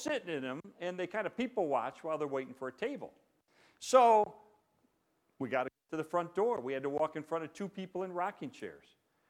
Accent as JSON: {"language": "English", "town": "Chicago", "region": "Illinois", "country": "United States", "lives_now": "Texas, United States", "said": "I'm from Chicago, so what do I know about Texas? Very little. So we moved to Texas."}